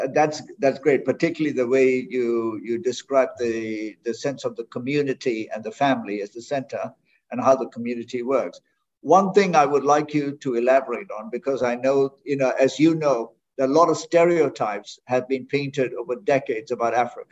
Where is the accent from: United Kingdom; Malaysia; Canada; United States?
Malaysia; I come from Southeast Asia, I come from Malaysia, etc.